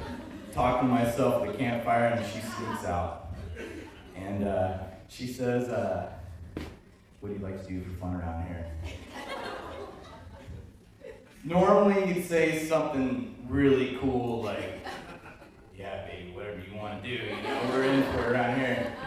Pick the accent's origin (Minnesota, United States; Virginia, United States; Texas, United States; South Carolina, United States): Texas, United States; also born or lived in Oklahoma; now in Kodiak, United States; I grew up in Texas. Sarah grew up in Illinois. I was living in Oklahoma.